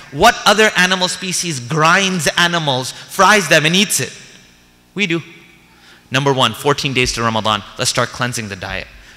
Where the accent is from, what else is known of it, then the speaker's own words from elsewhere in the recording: United States; I'm going to go with apple. Why not? We grew up in America.